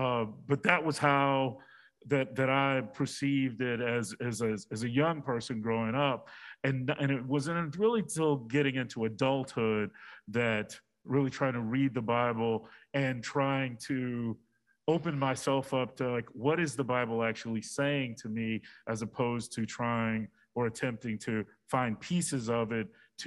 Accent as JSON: {"language": "English", "town": "Nashville", "region": "Tennessee", "country": "United States", "tie": "born or raised there", "said": "I grew up in Nashville, so we had Baptists and Methodists."}